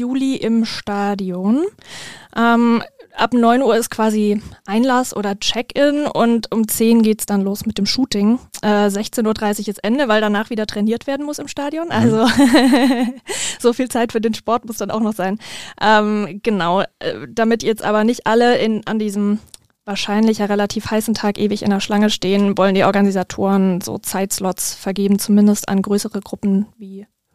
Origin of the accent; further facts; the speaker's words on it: Baden-Württemberg, Germany; ich bin ja eigentlich Schwäbin